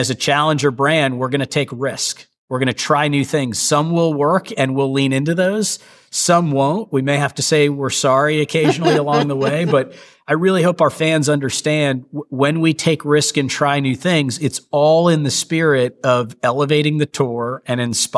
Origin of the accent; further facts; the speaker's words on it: San Diego, California, United States; It started as a young kid growing up in San Diego, California.